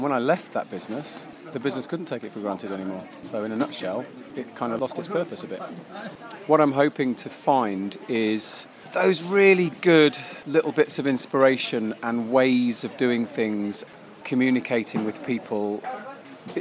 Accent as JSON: {"language": "English", "town": "Poole", "region": "South West England", "country": "United Kingdom", "said": "from Poole in Dorset"}